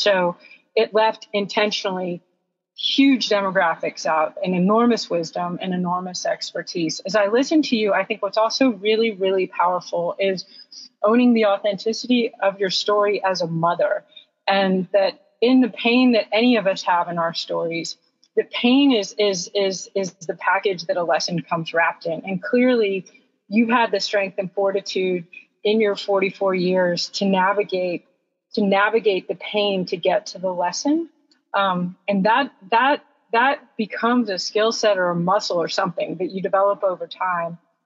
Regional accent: the South, United States; I stood on the other side of that system as a white woman growing up in the South.

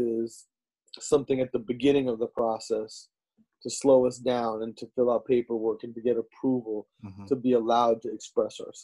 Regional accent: Chicago, Illinois, United States; now in Oakland, United States; Well, bad news, bro. I'm from Chicago.

